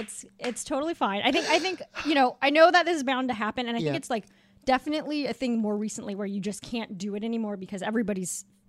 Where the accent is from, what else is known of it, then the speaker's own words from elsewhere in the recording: La Cañada, California, United States; Yes. I grew up in La Cañada, California, which is kind of northeast LA suburbs.